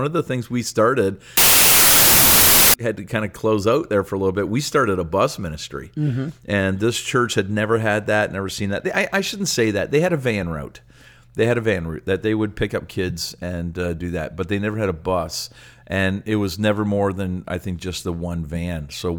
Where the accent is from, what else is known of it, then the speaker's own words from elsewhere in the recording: Simcoe, Ontario, Canada; My hometown named after him. Right. Simcoe Street.